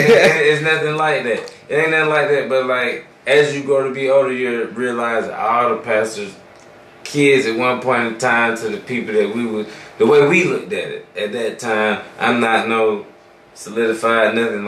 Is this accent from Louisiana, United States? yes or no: no; Macon, Georgia, United States; If you don't know, I'm from Macon, or the young man we fucking with right now, he's also from Macon, so.